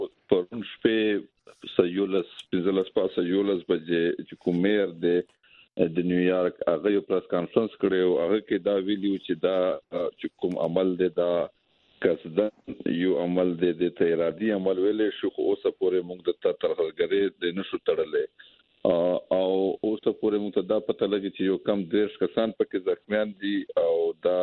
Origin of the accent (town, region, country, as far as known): Tank, Khyber Pakhtunkhwa, Pakistan